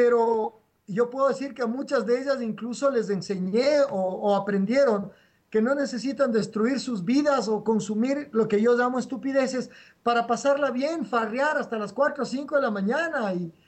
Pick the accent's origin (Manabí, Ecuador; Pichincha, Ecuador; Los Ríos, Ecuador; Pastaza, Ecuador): Los Ríos, Ecuador; Quevedo; born there; Yo nací en el Quevedo. Bueno, yo nací en Quevedo